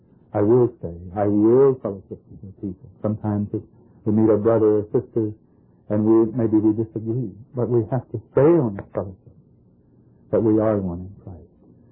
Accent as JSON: {"language": "English", "town": "Bowie", "region": "Maryland", "country": "United States", "said": "I come from Bowie, Maryland. There are a couple of families of us there."}